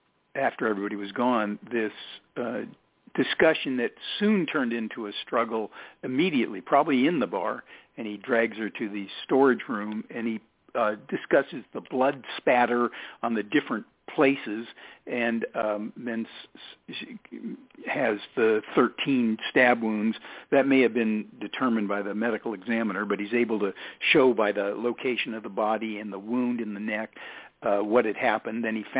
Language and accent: English; Napa, California, United States; I wrote a memoir of growing up in Napa in the 50s and early 60s and just what life was like then.